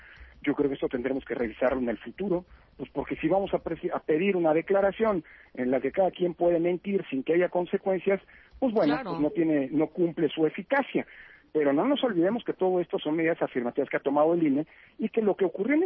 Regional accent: Mexico; Y creo que como mexicanas y mexicanos hay que estar orgullosos de ello, ¿no?

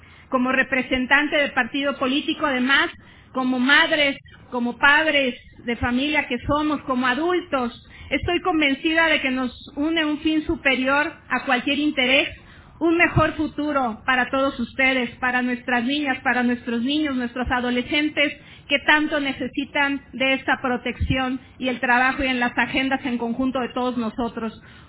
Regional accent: Mexico; lo que debemos hacer como políticos, lo que debemos de hacer como mexicanos

